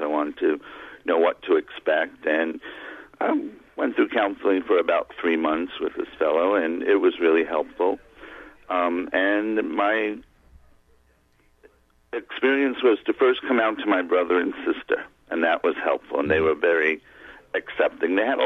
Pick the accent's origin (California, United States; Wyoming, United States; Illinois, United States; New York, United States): New York, United States; New York City; I grew up gay in New York City in a very Italian-American Catholic family.